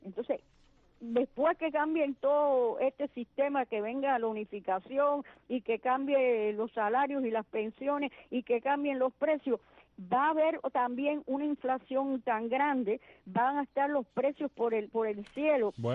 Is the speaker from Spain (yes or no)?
no; Cuba